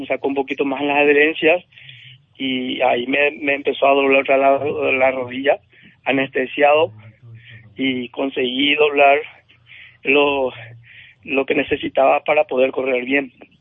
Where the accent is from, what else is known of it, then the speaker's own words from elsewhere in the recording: Paraguay; Gracias a mi pueblo, a mi gente, a Paraguay.